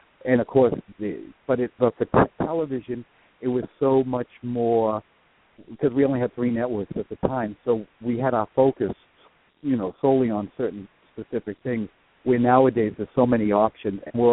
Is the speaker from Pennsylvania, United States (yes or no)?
no; Boston, Massachusetts, United States; accent: Boston; because I'm originally from Boston, as you can hear the Boston accent, and I traveled across country with this collection